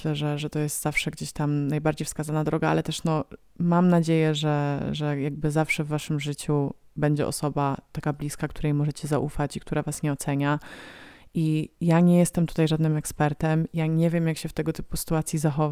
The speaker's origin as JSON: {"language": "Polish", "region": "Pomeranian Voivodeship", "country": "Poland", "said": "no bo przecież jestem koniarą z Pomorza, tak?"}